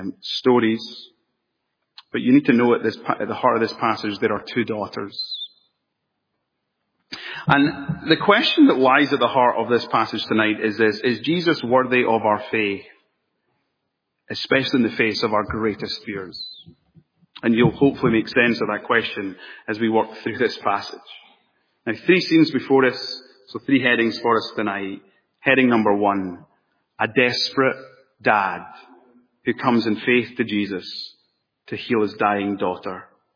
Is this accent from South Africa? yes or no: no; Scotland, United Kingdom; And as a Scotsman, I just love this account